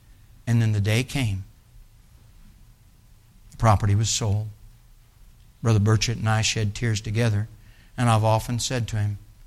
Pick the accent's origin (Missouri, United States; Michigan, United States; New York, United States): Missouri, United States; Well, I'm from Missouri. And I drove 2 years illegal getting my mama and my brother and sister to church.